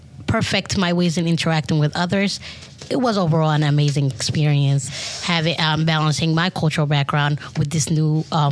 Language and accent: English; Somalia; English is a second language; So I grew up in Somalia, as I've said, and in that country, we practice Muslim.